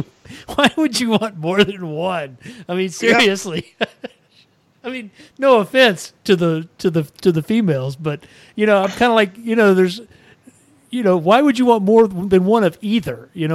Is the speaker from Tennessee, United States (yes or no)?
no; Texas, United States; And of course, growing up in Texas, everybody's a Baptist.